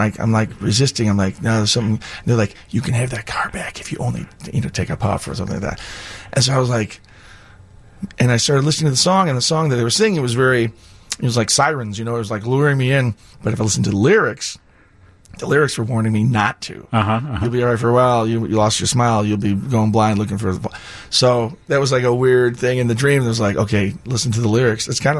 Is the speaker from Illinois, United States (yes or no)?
yes; Kankakee, Illinois, United States; So we grew up in Kankakee.